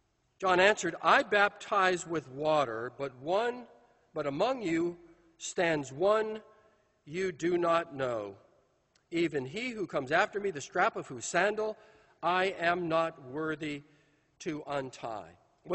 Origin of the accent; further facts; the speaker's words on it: California, United States; Proud as I am of being a Californian, you know, that's not going to define me.